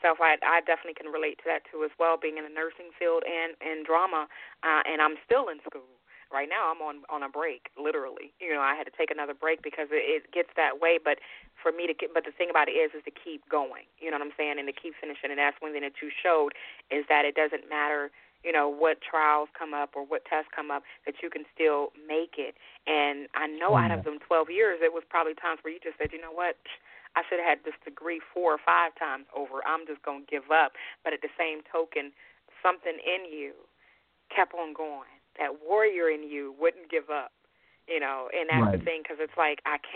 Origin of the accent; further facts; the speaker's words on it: Utah, United States; also born or lived in Youngstown, Ohio; Because I mean, I grew up in Utah, and then of course in Youngstown, Ohio.